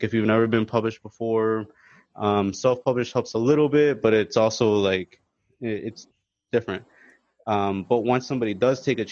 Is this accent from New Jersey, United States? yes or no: yes; New Jersey, United States; also born or lived in Managua, Nicaragua; Well, I'm from New Jersey. But I was born in Managua, Nicaragua. I'm actually a U.S. immigrant. I earned my citizenship through my military service.